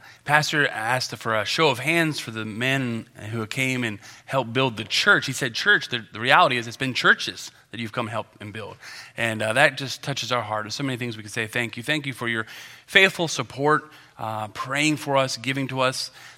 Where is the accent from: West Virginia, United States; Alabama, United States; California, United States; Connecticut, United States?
West Virginia, United States; Martinsburg; moved away as an adult; I came here from West Virginia. I grew up in Martinsburg, West Virginia, came down here in 2000